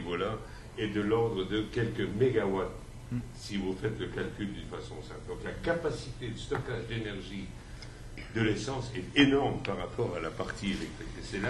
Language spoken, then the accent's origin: French; Switzerland; Chez nous, en Suisse, on a des véritables problèmes.